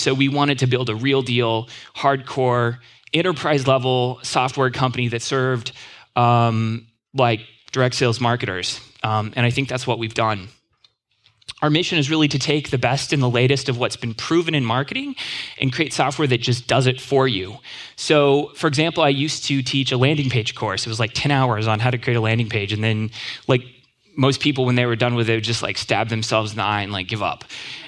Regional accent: California, United States; now in Minnesota, United States; I'm from California originally, but now I live in Minnesota.

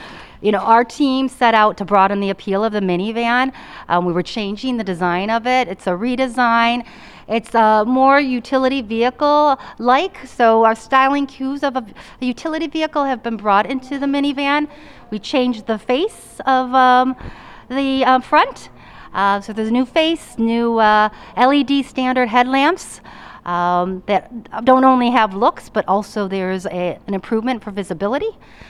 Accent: Michigan, United States; in the Midwest, of course, where I'm from Michigan

